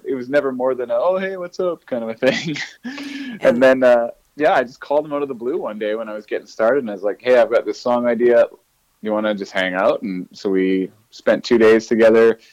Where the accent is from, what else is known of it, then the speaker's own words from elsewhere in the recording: Edmonton, Alberta, Canada; so we're all from Edmonton.